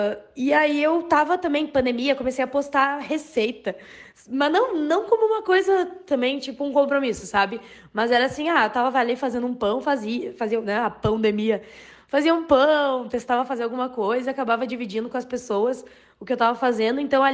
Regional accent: Santa Maria, Rio Grande do Sul, Brazil; eu sou de Santa Maria, no Rio Grande do Sul. Então, cara, coisa de cidade pequena, faz um pouco de tudo, sabe?

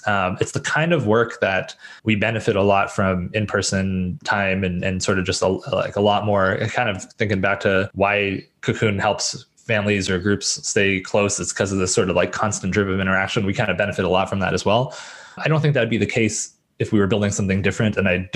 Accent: Canada; now in United States; growing up in Canada and having done 18 or so of those winters

